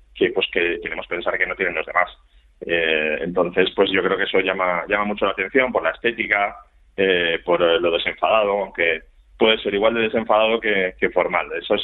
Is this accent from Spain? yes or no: yes; Valencian Community, Spain; Pues yo soy valenciano además de pura cepa